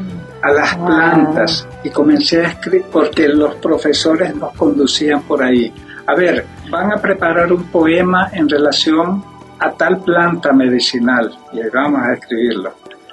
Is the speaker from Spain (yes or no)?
no; Nicaragua; Quiero decir que somos originarios de Nicaragua.